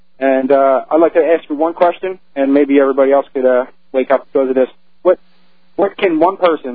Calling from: Philadelphia, Pennsylvania, United States; How you doing, Alex? Calling from Philadelphia.

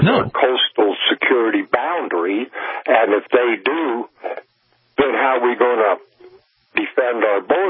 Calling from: Four Corners, United States; Well, I'm here out of the Four Corner area. Colorado and New Mexico and them are essentially Democrat states.

